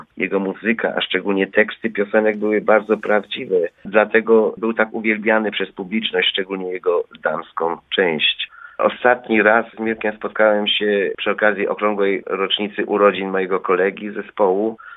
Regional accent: Silesian Voivodeship, Poland; Wychowaliśmy się na Śląsku.

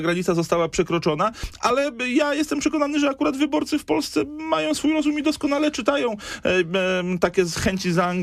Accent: Poznań, Greater Poland Voivodeship, Poland; Ja jestem poznaniakiem, panie redaktorze. Zawsze tutaj byłem aktywny, zawsze startowałem z Poznania

